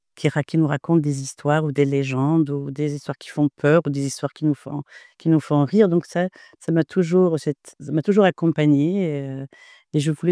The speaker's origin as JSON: {"language": "French", "town": "Sidi Bel Abbès", "region": "Sidi Bel Abbès Province", "country": "Algeria", "tie": "born or raised there", "lives_now": "Oran, Algeria", "said": "Je viens d'Algérie, comme vous l'avez précisé, native de Sidi Bel Abbès, mais je suis à Oran depuis 30 ans, depuis mes études universitaires."}